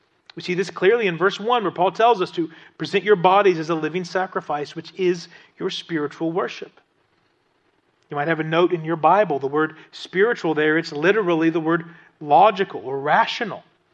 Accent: Appalachia, United States; Now, as an Appalachian, I get that.

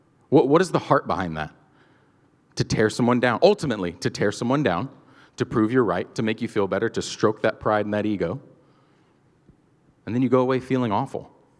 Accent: Georgia, United States; The fact that I grew up in Georgia

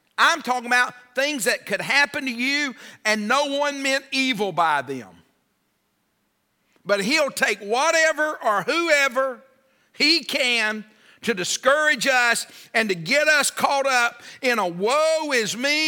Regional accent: United States; I'm an American. I think I deserve.

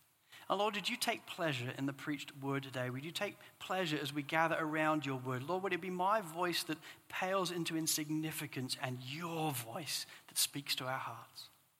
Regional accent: England, United Kingdom; Growing up in England, it kind of threw me out for some time

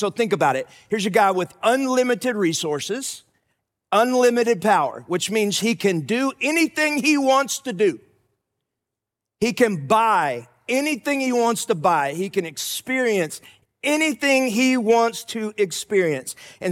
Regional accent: Texas, United States; I say y'all a lot. I'm from Texas. I apologize.

